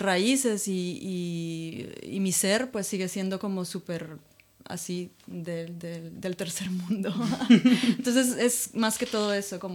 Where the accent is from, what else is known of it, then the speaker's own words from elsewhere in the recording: Guatemala; vengo de Iximuleu, Guatemala, que es, bueno, es una ciudad totalmente diferente a la ciudad donde vivo ahora.